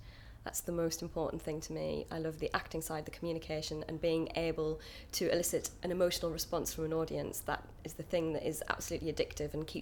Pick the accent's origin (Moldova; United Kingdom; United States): United Kingdom; Durham, North East England; Yeah, I'm from Durham, northeast of England, and I've got two brothers, and my family all still live in Durham, so I go home as much as possible because I love it. Very much working class background.